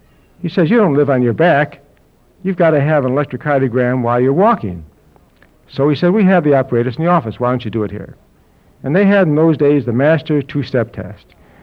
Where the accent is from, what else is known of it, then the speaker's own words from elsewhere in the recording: Chicago, Illinois, United States; born there; Now, I lived in Chicago. I was born in Chicago.